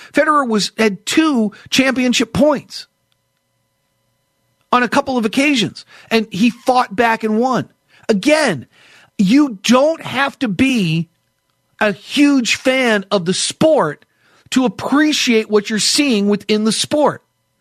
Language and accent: English; New England, United States; But given that I grew up in New England, but I wasn't really a big hockey guy.